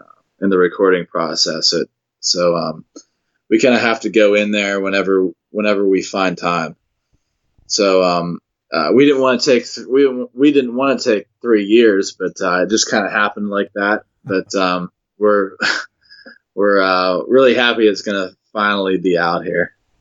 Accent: Pennsylvania, United States; Well, we're from Westmoreland County, so we've been playing a lot around here.

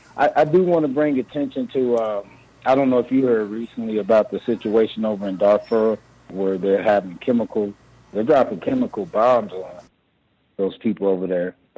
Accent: Oklahoma City, Oklahoma, United States; I myself am was born and raised in Oklahoma City.

